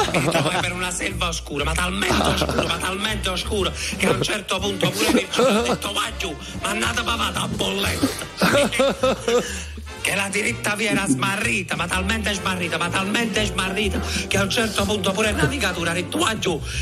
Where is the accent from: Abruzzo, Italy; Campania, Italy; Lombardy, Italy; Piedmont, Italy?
Campania, Italy; Naples; Poi sono napoletano, quindi.